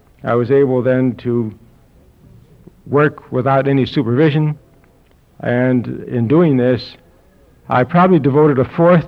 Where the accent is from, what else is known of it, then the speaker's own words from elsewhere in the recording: Chicago, Illinois, United States; born there; Now, I lived in Chicago. I was born in Chicago.